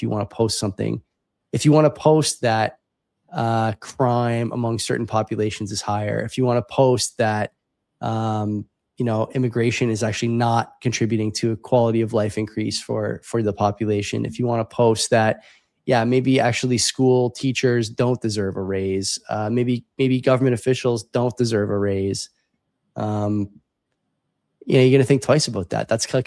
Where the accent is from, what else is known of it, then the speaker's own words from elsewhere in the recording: Canada; I'll just speak for myself as a Canadian.